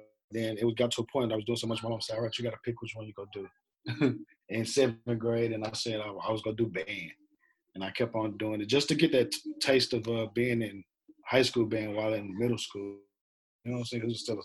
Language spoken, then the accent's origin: English; Dallas, Texas, United States; I'm from Dallas, Texas. I started at John Neely Bryan Elementary School.